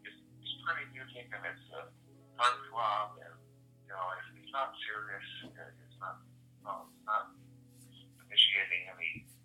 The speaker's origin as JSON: {"language": "English", "country": "United States", "said": "I mean, it's my own country. I'm an American. I'll never be British."}